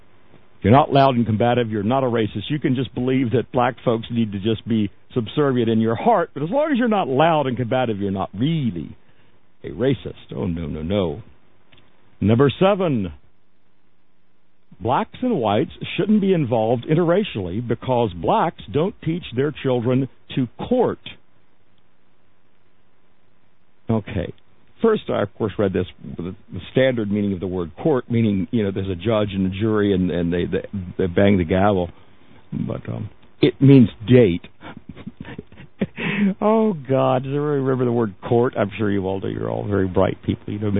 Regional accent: Florida, United States; I grew up in Florida. I don't expect this sort of thing in Florida.

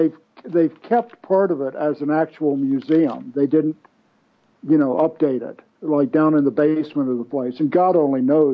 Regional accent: Alexandria, Virginia, United States; And that was the slave market in my hometown of Alexandria, Virginia.

